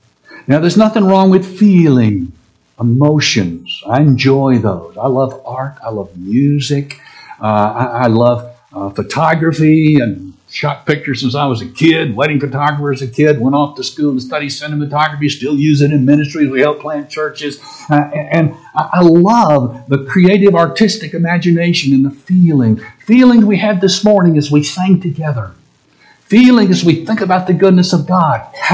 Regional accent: Tennessee, United States; I was born and raised in Tennessee, and boy, those magnolias are just gorgeous.

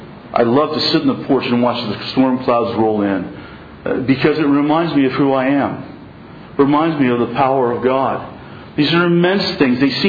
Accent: Pennsylvania, United States; now in Southern California, United States; You know, I'm from Pennsylvania. I know storms, and we don't have too many of them here in Southern California.

